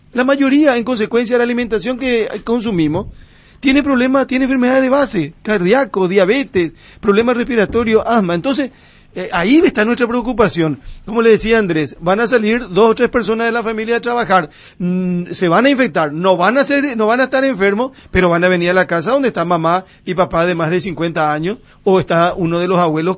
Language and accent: Spanish; Paraguay; sabemos cómo somos los paraguayos.